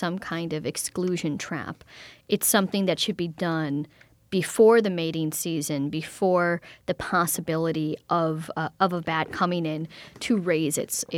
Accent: Wisconsin, United States; So I have actually had a number of bat encounters because I am from Wisconsin, and like many of us have had bats in my home.

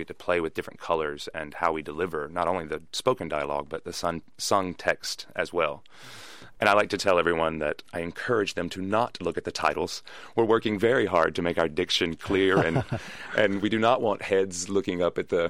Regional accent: North Carolina, United States; which I'm from North Carolina, so it's not too hard for me to mimic that.

